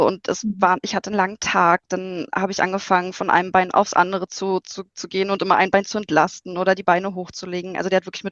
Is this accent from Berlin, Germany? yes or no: yes; Berlin, Germany; ich komme aus Berlin und wir haben hier keine Berge